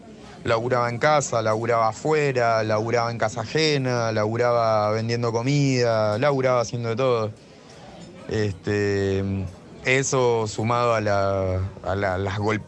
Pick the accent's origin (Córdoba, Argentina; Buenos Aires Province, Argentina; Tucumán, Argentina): Tucumán, Argentina; Yerba Buena; Yo nací en Tucumán, en Yerbabuena. Ahora es un barrio muy cheto, muy pituco. En ese momento era más que nada Montes